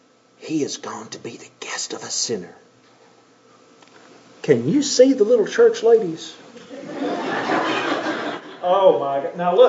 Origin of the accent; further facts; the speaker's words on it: Johnson City, Tennessee, United States; in my hometown in Johnson City, Tennessee, sales tax is 10 cents a dollar.